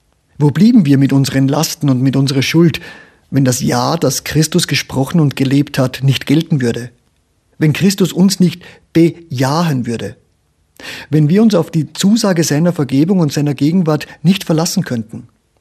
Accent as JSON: {"language": "German", "region": "Vienna", "country": "Austria", "said": "Ich darf das so zitieren, weil ich selber einer bin, ein Wiener."}